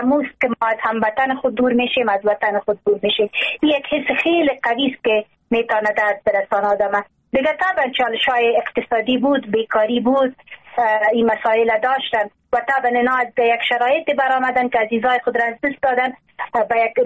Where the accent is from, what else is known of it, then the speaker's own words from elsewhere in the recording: Afghanistan; در مورد ای که ما واقعا افغان هستیم